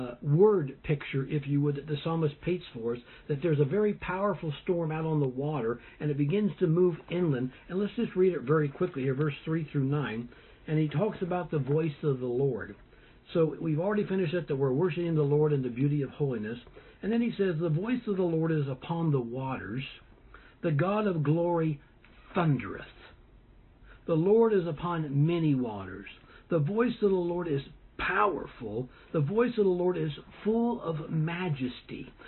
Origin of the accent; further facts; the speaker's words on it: California, United States; I grew up in California, and a couple of times we would go, several times we went to Yosemite National Park